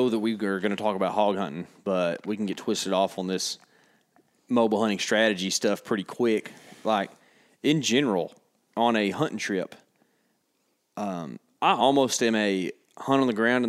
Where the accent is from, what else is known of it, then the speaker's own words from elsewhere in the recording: Illinois, United States; Everybody, I'm from Northern Central Illinois. I'm from Eastern Central Illinois.